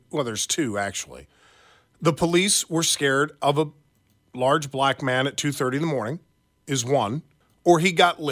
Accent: Lansing, Kansas, United States; I know because A, it's in Leavenworth County and I'm from Lansing

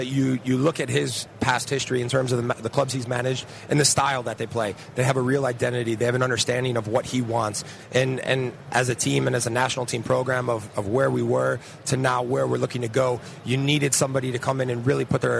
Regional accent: United States; to go into that environment as an American and have the opportunity to play in the best league in the world against the best players

